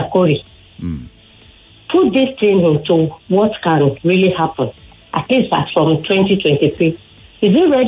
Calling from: Egbeda, Nigeria; I'm calling from Egbeda.

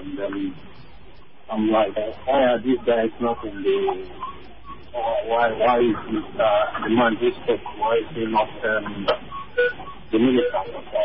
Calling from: Helsinki, Uusimaa, Finland; I'm calling you from Helsinki.

